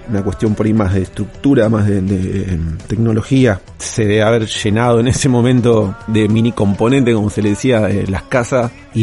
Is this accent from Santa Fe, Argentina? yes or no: yes; Rosario, Santa Fe, Argentina; soy músico de Rosario.